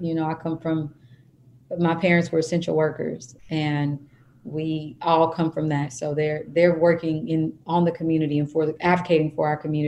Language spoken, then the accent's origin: English; Kansas, United States; I love musicals. I mean, I love, because I am from Kansas.